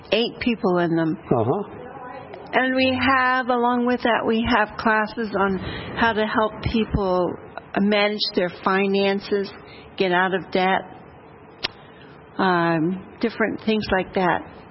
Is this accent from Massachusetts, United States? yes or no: no; Avon Park, Florida, United States; I'm from the Avon Park, Florida.